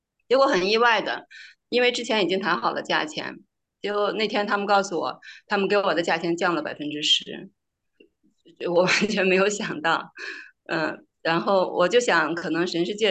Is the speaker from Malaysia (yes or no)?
no; northern China, China; now in Chengdu, China; 我是北方人，出国之前基本上都在北方，